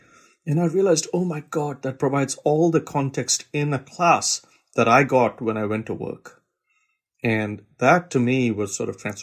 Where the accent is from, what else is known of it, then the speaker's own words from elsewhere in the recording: India; I grew up in India